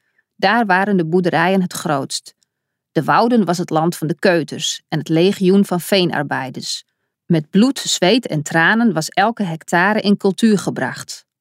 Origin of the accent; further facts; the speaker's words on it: Hallum, Friesland, Netherlands; zouden uiteindelijk in Hallem belanden, waar ik ben geboren en getogen en waar mijn ouders nog altijd wonen.